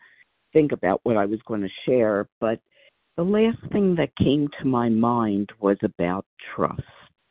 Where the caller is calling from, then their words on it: Pennsylvania, United States; from outside of Philadelphia, Pennsylvania.